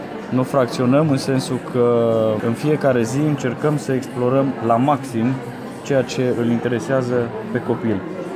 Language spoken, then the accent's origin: Romanian; Timișoara, Timiș County, Romania; că sunt timișorean și iubesc timișorenii